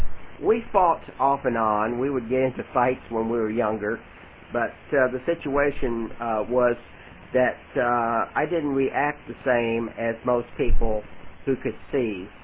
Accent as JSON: {"language": "English", "town": "Bowling Green", "region": "Kentucky", "country": "United States", "tie": "born there", "said": "I was born in Bowling Green, Kentucky, which is about 120 miles southwest of, actually 120 miles which is from Louisville, Kentucky"}